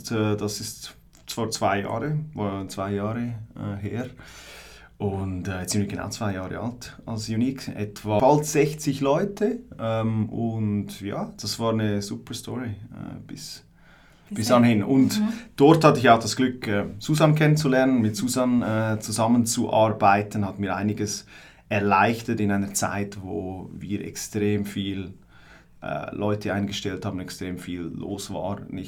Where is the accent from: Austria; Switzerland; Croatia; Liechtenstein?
Switzerland; Glarus; ich komme aus Glarus ursprünglich, also ein kleines Dorf irgendwo in der Schweiz.